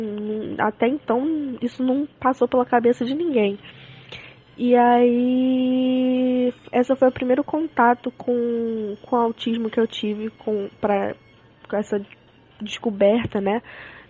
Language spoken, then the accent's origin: Portuguese; Niterói, Rio de Janeiro, Brazil; tenho 19 anos, sou de Niterói, Rio de Janeiro, sou graduando em Letras em Inglês pela UF